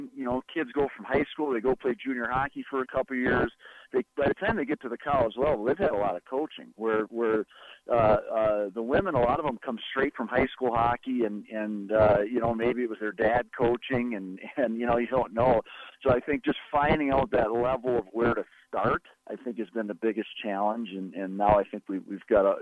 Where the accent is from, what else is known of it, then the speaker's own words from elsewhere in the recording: Minnesota, United States; We grew up in the Twin Cities area. All our family is here.